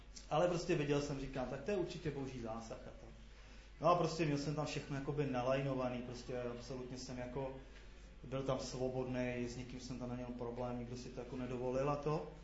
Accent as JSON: {"language": "Czech", "town": "Čáslav", "region": "Central Bohemian Region", "country": "Czechia", "said": "odkaď jsi, já říkám, z Čáslavy"}